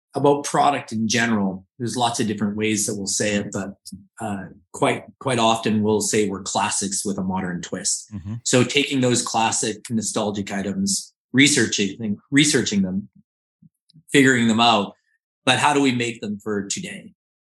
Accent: Canada; I mean, I'm Canadian as well. And so it happens to be, the country I grew up in.

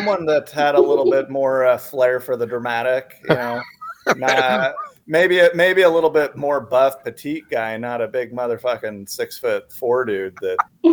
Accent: Utah, United States; also born or lived in Idaho; now in Arizona, United States; So interestingly, we left the church and we grew up in Utah, but we moved to Idaho and now we live in Arizona.

